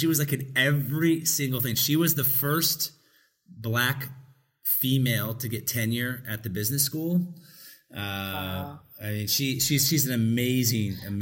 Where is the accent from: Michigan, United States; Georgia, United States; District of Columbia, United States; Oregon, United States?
Oregon, United States; Portland; because I grew up in Portland, Oregon. It's a really liberal white town, not a real liberal town, a real liberal white town.